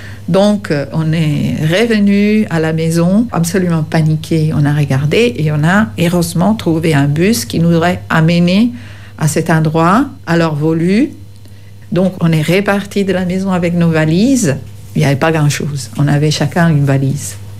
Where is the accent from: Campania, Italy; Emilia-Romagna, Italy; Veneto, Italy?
Veneto, Italy; Vicenza; now in France; Je suis italienne de la région de Venise, d'une petite ville qui s'appelle Vicenza. Je suis arrivée ici en printemps de 80.